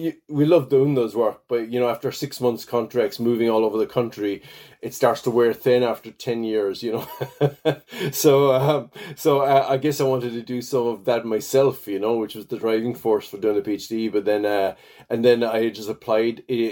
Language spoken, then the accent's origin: English; Ireland; moved away; also born or lived in Scotland; I growing up in Ireland and left Ireland in the early 80s, and I started working for RSPB in the Highlands in Scotland for quite a few years.